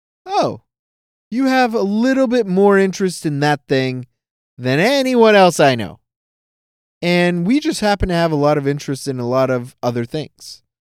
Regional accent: Toronto, Ontario, Canada; No, we are from Toronto. That last T doesn't exist.

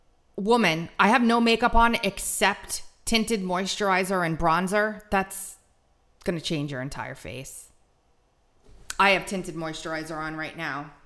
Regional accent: New York, United States; This, I am Italian from New York, okay?

